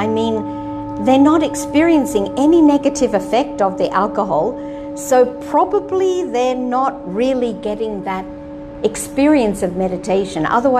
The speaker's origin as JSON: {"language": "English", "country": "Australia", "said": "And as an Australian teenager, I used to drink, and it used to make me so happy and fearless and confident."}